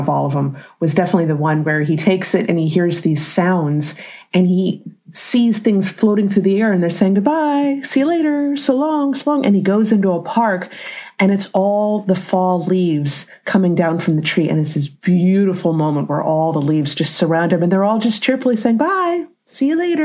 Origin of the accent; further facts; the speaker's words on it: United States; just as an American, hearing the French language is very neat.